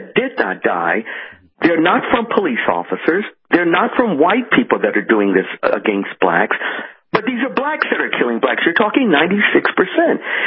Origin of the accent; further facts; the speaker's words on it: Chicago, Illinois, United States; moved away; Case in point, my hometown of Chicago that I once lived in over 20 years ago